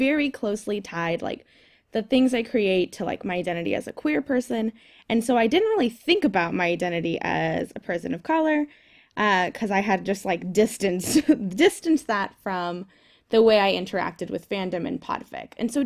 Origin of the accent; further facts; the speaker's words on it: United States; Because I'm Latina, I'm Mexican American.